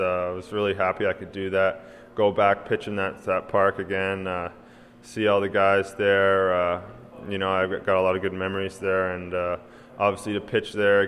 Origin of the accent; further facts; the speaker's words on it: Canada; we're both from Canada, so whenever you got a fellow Canadian, you kind of bond with each other